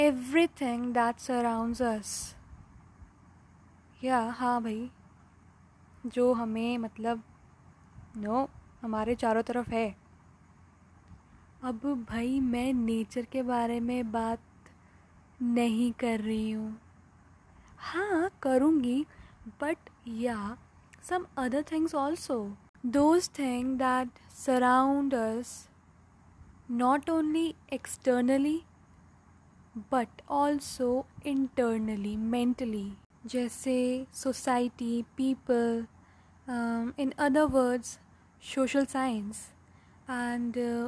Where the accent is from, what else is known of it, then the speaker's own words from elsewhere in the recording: Uttarakhand, India; और मैं उत्तराखंड से हूँ